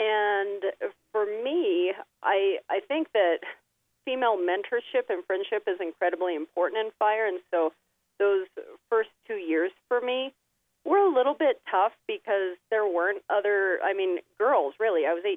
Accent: Vale, Oregon, United States; Well, I grew up in Vail, Oregon, a very small eastern Oregon town

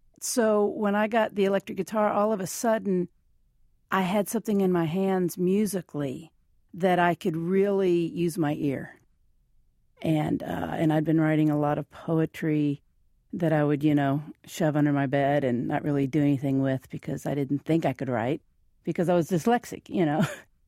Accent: Lexington, Kentucky, United States; And I grew up in Lexington, Kentucky, in a Southern Baptist church.

